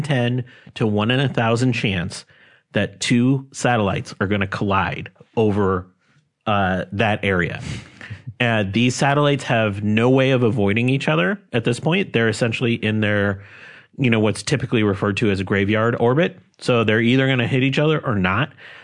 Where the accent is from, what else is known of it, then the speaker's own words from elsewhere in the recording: Pittsburgh, Pennsylvania, United States; So I grew up in Pittsburgh